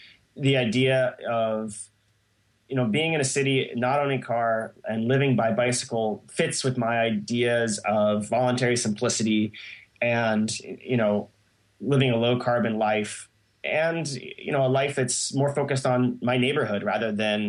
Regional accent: Salt Lake City, Utah, United States; So I grew up in Salt Lake City, Utah, and that is just an amazing place for the outdoors.

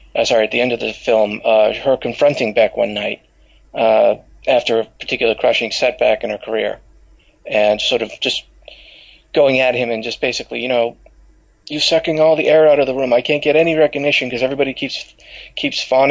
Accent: New Hampshire, United States; I'm from New Hampshire, northeastern United States. Grew up there

